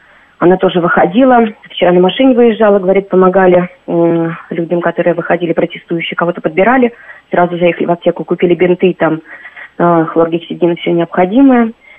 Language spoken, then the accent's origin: Russian; Belarus; moved away as an adult; now in Moscow, Russia; Я живу в Москве уже 15 лет, но все родители, родственники в Белоруссии, соответственно, я сама из Белоруссии.